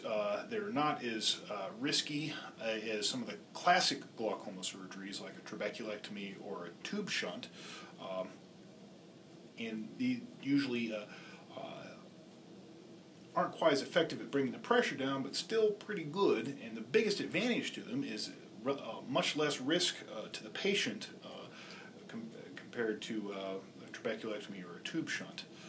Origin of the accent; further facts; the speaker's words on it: Johnson City, Tennessee, United States; And now here back in Johnson City, I'm from Johnson City originally. Glad to be back.